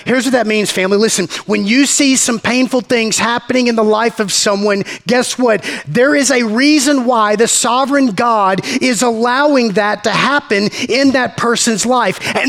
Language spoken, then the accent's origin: English; Georgia, United States; Where are you from? I said, we're from Georgia.